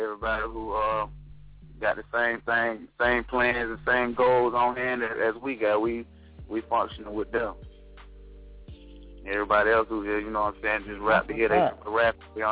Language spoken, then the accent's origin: English; Opelika, Alabama, United States; Yeah, we're from Opelika. Straight up Opelika. It's the Opelika area.